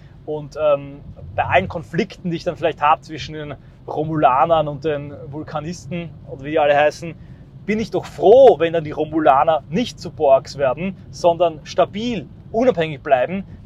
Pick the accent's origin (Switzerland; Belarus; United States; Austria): Austria; wenn ich mir als Österreicher diesen Wahnsinn gefallen lasse.